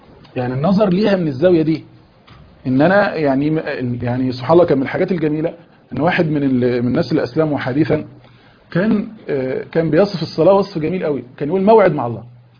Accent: Egypt; او مثلا كارفور عندنا في مصر ولا كده

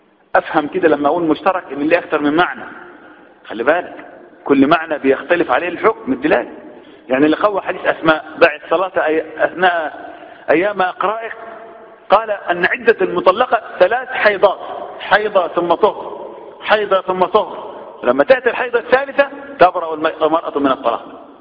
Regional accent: Egypt

